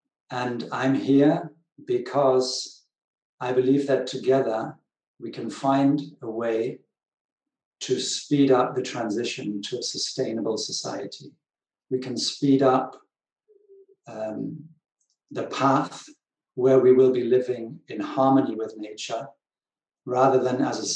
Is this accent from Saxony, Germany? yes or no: no; West Berlin, Berlin, Germany; I grew up in West Berlin, and we had very heavy air pollution in those days.